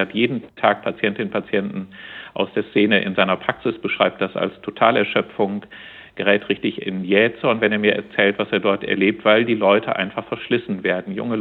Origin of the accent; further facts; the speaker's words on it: Lower Saxony, Germany; born there; Ich komme gebürtig aus dem Oldenburger Münsterland